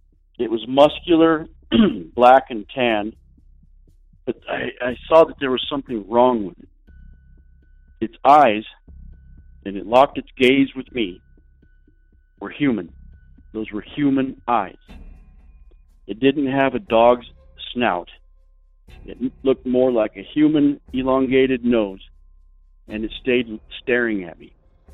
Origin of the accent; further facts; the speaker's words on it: New Mexico, United States; I'm from New Mexico.